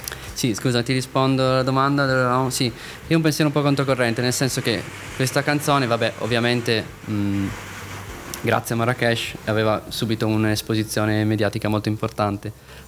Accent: Veneto, Italy; Poi io sono veneto, quindi l'Arena di Verona ha ancora più significato

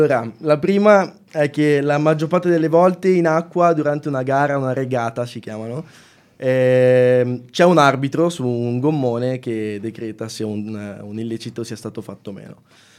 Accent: Milan, Lombardy, Italy

